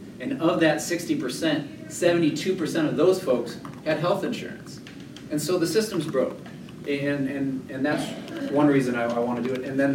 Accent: Sioux City, Iowa, United States; I come from Sioux City.

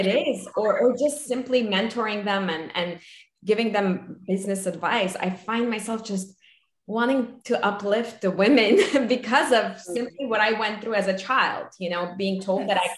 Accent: Armenia; moved away; I came from Armenia as an immigrant myself. And I escaped the Soviet Union.

